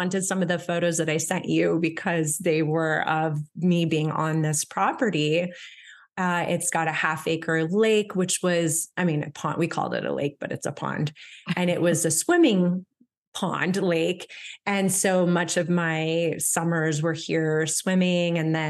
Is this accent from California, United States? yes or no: no; Portland, Oregon, United States; born there; I was born in 1974. I was born in Portland, Oregon.